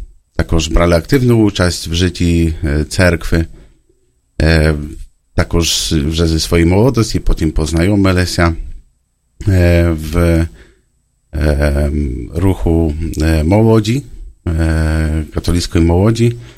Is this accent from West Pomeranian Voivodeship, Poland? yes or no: yes; Szczecin, West Pomeranian Voivodeship, Poland; born there; Ukrainian is a second language; Народності я поляк, народжений в Щетіні. 41 рік тому назад. Походжу з такої сім'ї, родини багатодітної.